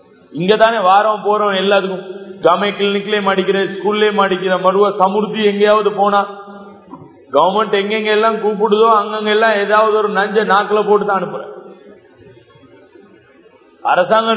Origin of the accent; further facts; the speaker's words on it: Sri Lanka; now in Pakistan; நாங்க ஸ்ரீலங்கன்ஸ் 2 பேர், பாகிஸ்தானியல் மத்தவங்க.